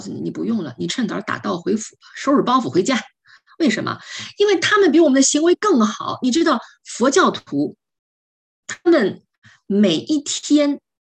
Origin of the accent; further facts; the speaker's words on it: China; 这个是我们中国人说吃苦然后就人上人